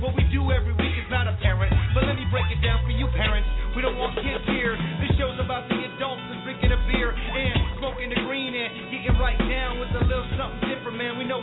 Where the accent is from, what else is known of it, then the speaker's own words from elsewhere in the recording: Albuquerque, New Mexico, United States; right here. I'm from Albuquerque, man, I'm loving this right here.